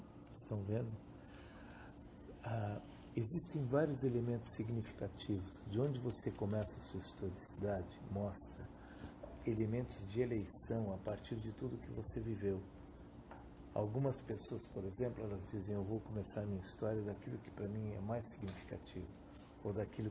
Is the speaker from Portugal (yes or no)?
no; São Paulo, Brazil; sou paulista de criação e paulistana de alma, o que já diz muito sobre mim.